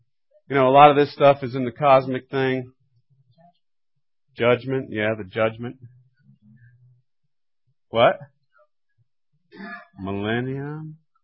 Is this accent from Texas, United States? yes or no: no; New Jersey, United States; born there; Hey, I was born in New Jersey.